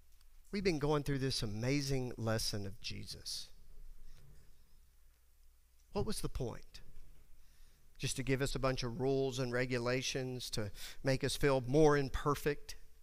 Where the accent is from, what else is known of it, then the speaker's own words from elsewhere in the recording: Texas, United States; Which I grew up in West Texas, that was affectionately known as a weed.